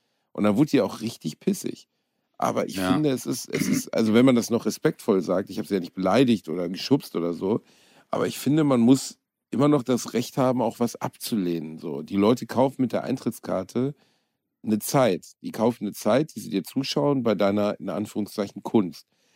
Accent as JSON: {"language": "German", "town": "Gelsenkirchen", "region": "North Rhine-Westphalia", "country": "Germany", "tie": "born or raised there", "said": "Da haben wir doch Bratwurst und Baklava in Gelsenkirchen, meiner Heimatstadt, gespielt."}